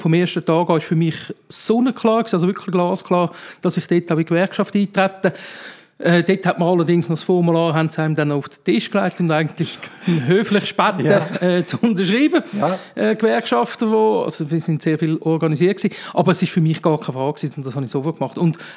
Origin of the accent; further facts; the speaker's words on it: Wetzikon, Zurich, Switzerland; geboren, seinerzeit noch beim Altersspital. Mittlerweile hat es einen Neubau, wobei der ist ja auch nicht mehr so neu, aber ich bin also nur gebürtiger Wetzikon, bin dort aufgewachsen in die Schule